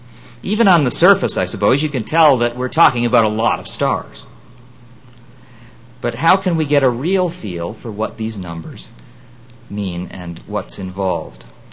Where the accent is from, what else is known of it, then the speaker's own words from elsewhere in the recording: Canada; Actually, I'm from Canada, but you know what I mean.